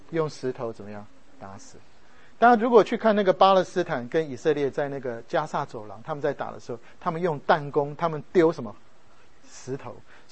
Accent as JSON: {"language": "Chinese", "country": "Taiwan", "lives_now": "United States", "said": "我是从台湾来"}